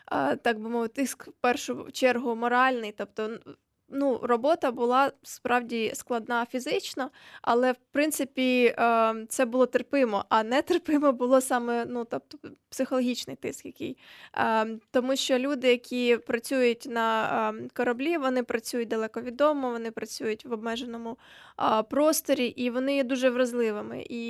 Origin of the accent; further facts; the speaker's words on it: Odesa Oblast, Ukraine; оскільки я з Одеської області, з півдня